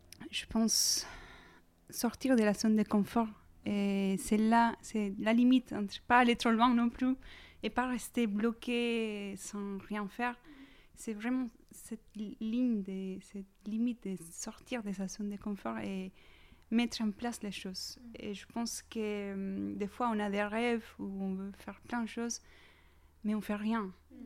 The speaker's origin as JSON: {"language": "French", "country": "Peru", "tie": "born or raised there", "second_language": "French", "said": "la plage de mon enfance au Pérou. Ouais, voilà, Colin, ça s'appelle. Et c'est la plage où j'ai grandi."}